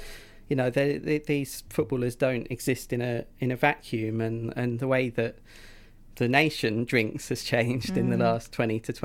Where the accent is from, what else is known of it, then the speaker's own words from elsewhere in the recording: Eastbourne, South East England, United Kingdom; I grew up in Eastbourne. I used to live...